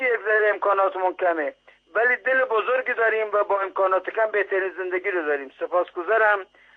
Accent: Iran; ما ایرانی هستیم

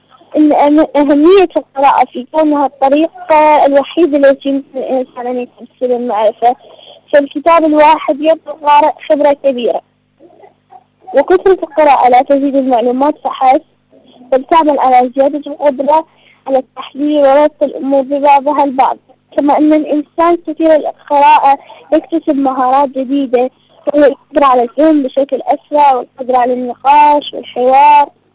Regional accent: Iraq; من العراق.

